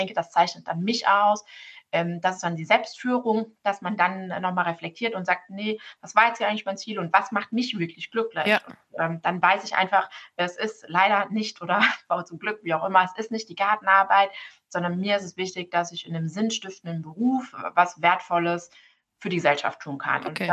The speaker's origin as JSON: {"language": "German", "region": "Saarland", "country": "Germany", "tie": "born there", "said": "Ich komme gebürtig aus dem Saarland."}